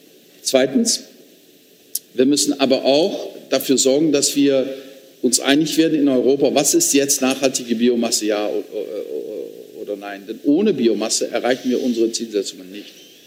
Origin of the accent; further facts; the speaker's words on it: Netherlands; German is a second language; Meine Heimatstadt war bis 1973 immer bei den 3, 4 reichsten Städten der Niederlande.